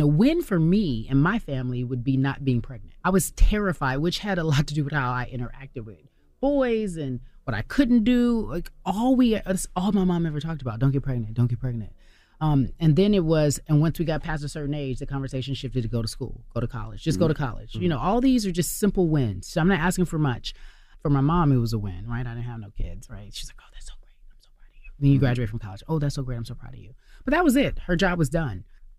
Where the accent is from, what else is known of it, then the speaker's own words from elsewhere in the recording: Pasadena, California, United States; So, I grew up in Pasadena, right?